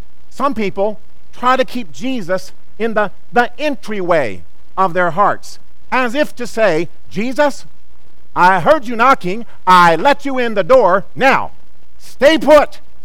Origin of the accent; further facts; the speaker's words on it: Missouri, United States; I grew up in Missouri.